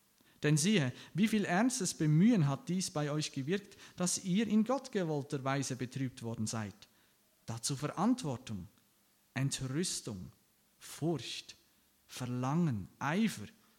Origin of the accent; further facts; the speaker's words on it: Aargau, Switzerland; Und wie mein Dialekt verratet, ich bin nicht aus dieser Umgebung, ich komme aus dem Aargau.